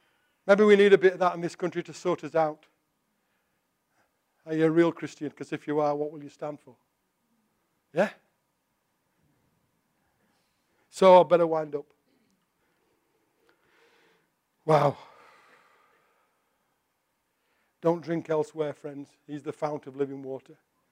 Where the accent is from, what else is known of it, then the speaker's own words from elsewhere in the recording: United Kingdom; Well, I'm British. It's my stiff upper lip.